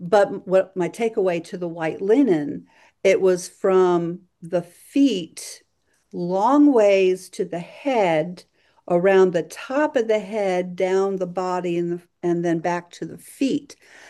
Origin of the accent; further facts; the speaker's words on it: Miami, Florida, United States; I am originally from Miami